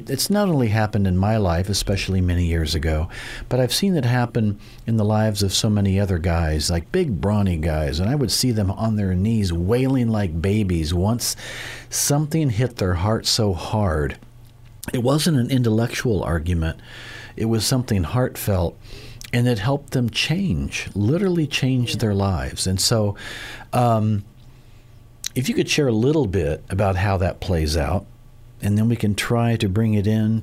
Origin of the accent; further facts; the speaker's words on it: Springfield, Illinois, United States; growing up in Springfield, Illinois